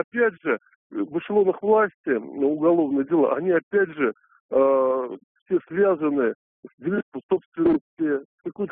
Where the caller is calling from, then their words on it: Saratov, Saratov Oblast, Russia; Я из Саратова вам звоню.